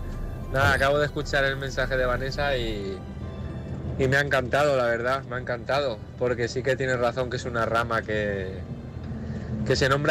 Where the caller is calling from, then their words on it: Valencia, Valencian Community, Spain; de Valencia